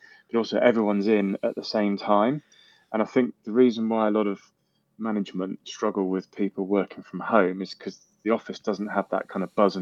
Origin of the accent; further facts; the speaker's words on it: South West England, United Kingdom; I grew up in Cornwall. There's not a huge amount of job opportunities in architecture in Cornwall